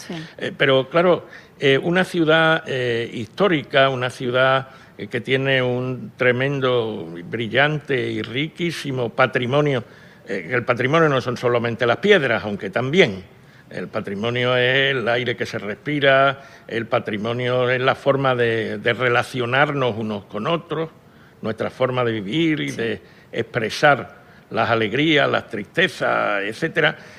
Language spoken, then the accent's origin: Spanish; Seville, Andalusia, Spain; Sevilla es mi pueblo, ¿no? Yo soy, uh-huh. Yo me defino como andaluz de Sevilla.